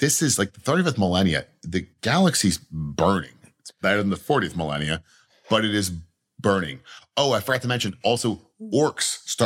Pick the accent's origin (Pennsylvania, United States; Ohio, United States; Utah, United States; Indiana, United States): Pennsylvania, United States; Philadelphia; I grew up in Philadelphia with Italians to deal with it.